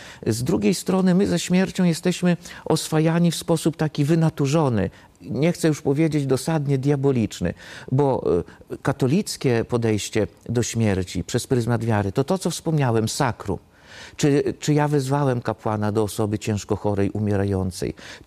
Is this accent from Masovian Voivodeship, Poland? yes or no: yes; Masovian Voivodeship, Poland; Ja się wychowywałem za siedlcami u dziadków na wiosce